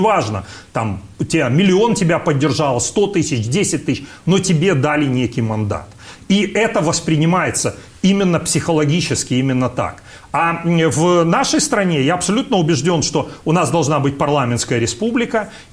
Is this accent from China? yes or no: no; Belarus; Вопрос в том, что мы, белорусы, мне кажется, что уже наелись